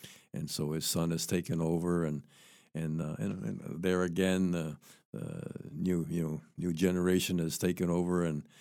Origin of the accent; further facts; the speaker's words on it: Guaynabo, Puerto Rico; and I'm from Guaynabo